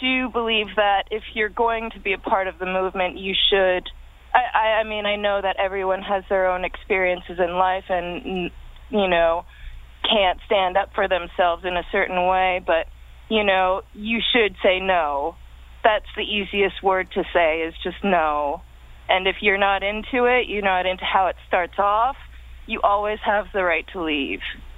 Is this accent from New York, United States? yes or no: yes; New York, United States; growing up in New York, you know, I was, you know, a youth of the street.